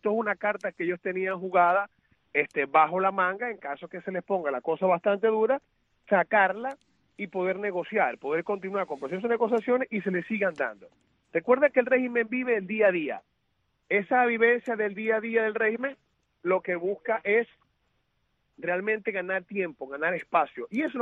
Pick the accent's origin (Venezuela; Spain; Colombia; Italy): Venezuela; Y eso da mucha vergüenza a uno como venezolano